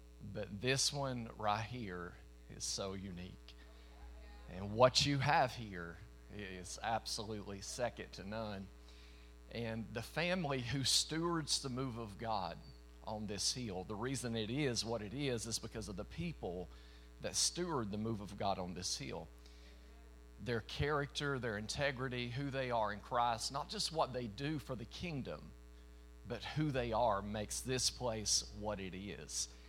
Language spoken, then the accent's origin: English; Tennessee, United States; I am from East Tennessee, and it doesn't take long hearing me speak to know that I live somewhere south of the Mason-Dixon line.